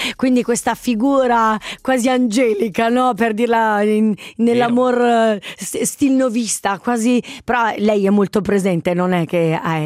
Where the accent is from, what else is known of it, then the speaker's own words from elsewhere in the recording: Biasca, Ticino, Switzerland; Io sono di Biasca